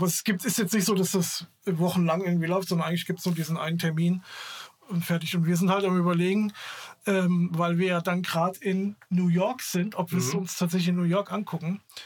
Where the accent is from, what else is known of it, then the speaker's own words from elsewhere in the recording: Hesse, Germany; Und aber das war, also als Hesse zumindest grandios